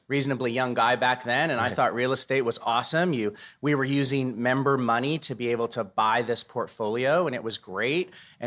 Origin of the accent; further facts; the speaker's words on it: Denver, Colorado, United States; And we're from Denver, and the company's based in Denver.